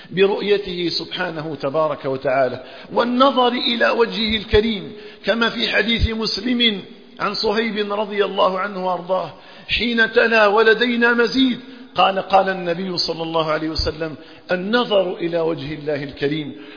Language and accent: Arabic; Algeria; اللهم اجعل بلدنا الجزائر آمنا مطمئنا